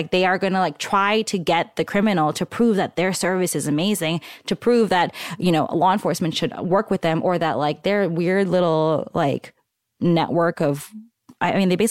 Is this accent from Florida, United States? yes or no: no; New York, United States; now in Bay Area, United States; so yeah, I live in the Bay Area. I'm from New York, right? Like, largely diverse cities, right?